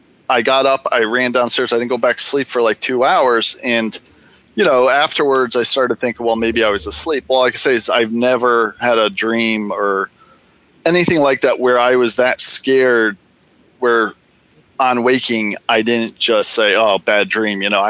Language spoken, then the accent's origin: English; North Haven, Connecticut, United States; North Haven.